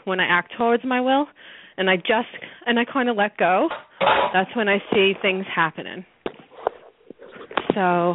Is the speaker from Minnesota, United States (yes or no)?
no; Brooklyn, New York, United States; I'm from Brooklyn. Actually, you hear Brooklyn.